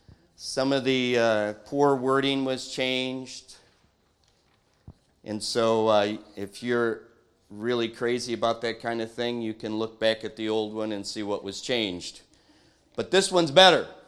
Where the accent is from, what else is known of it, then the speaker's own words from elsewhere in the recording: Michigan, United States; And since I'm from another state, I have to, you know, kind of go along with it. I'm from Michigan.